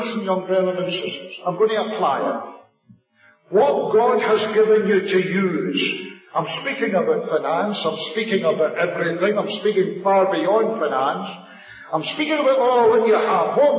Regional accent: Scotland, United Kingdom; I'm a Scotsman

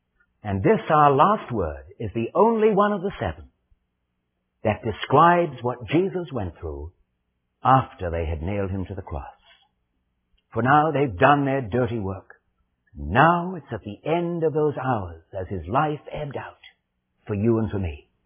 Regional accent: Wales, United Kingdom; first language Welsh; English is a second language; In my first language, Welsh, the word is ing.

